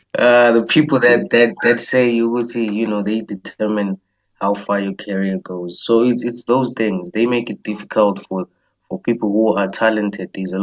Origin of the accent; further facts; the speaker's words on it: Johannesburg, Gauteng, South Africa; you know. I was born in Johannesburg, born and raised, matriculated in Johannesburg. Got to Snowmoz eThekwini, which is where, like, after matric, I just went and stayed there